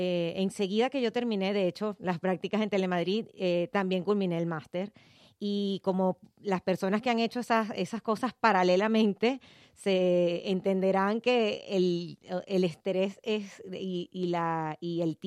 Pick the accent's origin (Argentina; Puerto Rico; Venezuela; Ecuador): Venezuela; soy venezolana, los latinos a veces, así como hablamos, que no tenemos como que pausa nunca